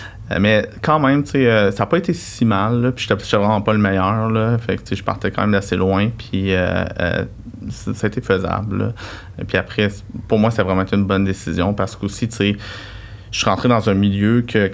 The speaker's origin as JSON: {"language": "French", "town": "Rimouski", "region": "Quebec", "country": "Canada", "tie": "born or raised there", "also_born_or_lived": "Sept-Îles", "said": "Je viens de l'Est du Québec, là, du bas du fleuve, fait que, de Rimouski, puis j'ai fait mon cégep. J'ai fait mon cégep à Rimouski, puis mon secondaire à Sept-Îles."}